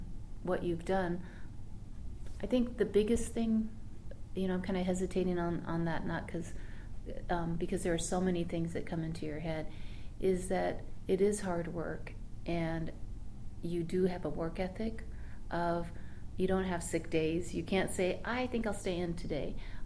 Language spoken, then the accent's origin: English; Forest Grove, Oregon, United States; So I grew up in Forest Grove and went to St. Anthony's Catholic School